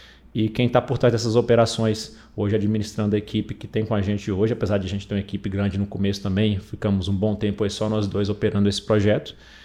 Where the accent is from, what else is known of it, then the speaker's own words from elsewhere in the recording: Brasília, Federal District, Brazil; born there; Como você já me apresentou. Sou nascido em Brasília aqui, mais especificamente em Ceilândia, uma região de cidade satélite aqui, inclusive considerada uma região violenta.